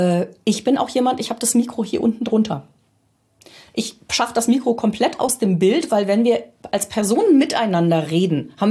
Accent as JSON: {"language": "German", "town": "Düsseldorf", "region": "North Rhine-Westphalia", "country": "Germany", "said": "ich bin ja Rheinländerin, ich kann auch als Düsseldorfer Mädchen mit euch über Düsseldorfer Rheinland oder Rheinland sprechen oder über Düsseldorfer Mostert"}